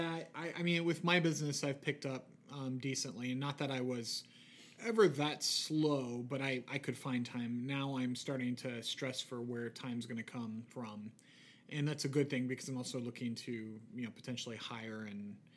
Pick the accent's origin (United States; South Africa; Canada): United States; Arizona; I mean, yeah. I grew up in Arizona, I know.